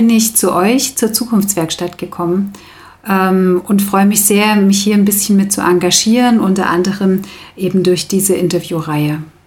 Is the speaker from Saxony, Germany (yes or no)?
yes; Oberwiesenthal, Saxony, Germany; ich bin 44 Jahre alt und gebürtige Oberwiesenthalerin. Ich habe aber fast 20 Jahre hier nicht gelebt und bin jetzt schon seit 2 Jahren wieder hier.